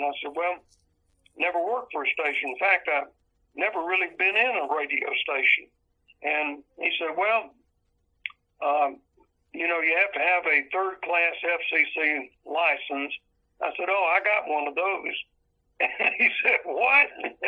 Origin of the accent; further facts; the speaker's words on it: Dayton, United States; You know, I grew up in Dayton. When I graduated, I moved to Pensacola